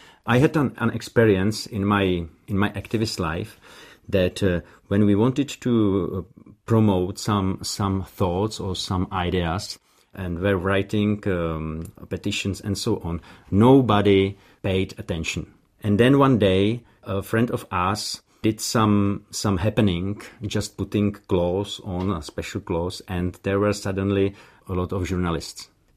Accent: Chomutov, Ústí nad Labem Region, Czechia; born there; English is a second language; I was born in Chomutov, which is a city in the northern Bohemia.

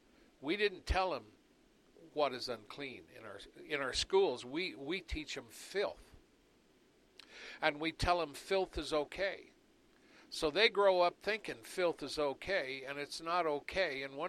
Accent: United States; Now, I'm an American, been that way all my life. My family goes way back.

